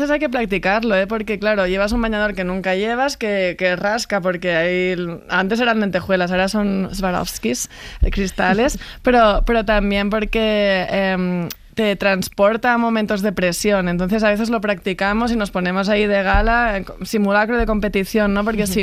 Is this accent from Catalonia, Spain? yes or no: yes; Catalonia, Spain; para las que somos de Cataluña, porque es en San Cugat, que es al lado de Barcelona.